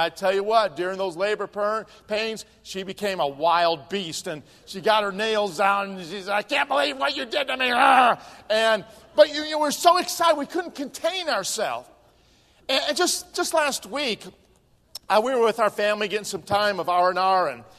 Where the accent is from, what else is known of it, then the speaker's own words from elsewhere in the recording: Midwest, United States; I mean, I'm from the Midwest, and man, it's been humid lately.